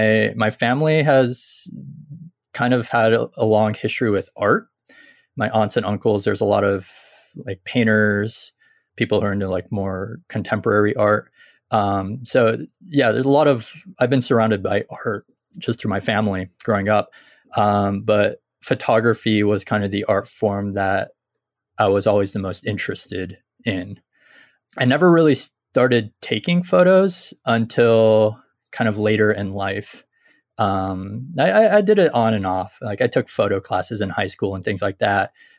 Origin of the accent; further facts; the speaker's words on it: San Jose, California, United States; I grew up near San Jose, which is where it's like where all the tech companies are, right?